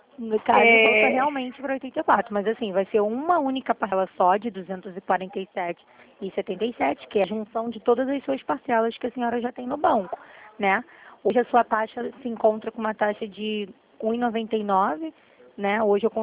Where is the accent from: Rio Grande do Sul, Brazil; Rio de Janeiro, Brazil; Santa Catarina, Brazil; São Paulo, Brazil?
Rio de Janeiro, Brazil; eu sou do Rio de Janeiro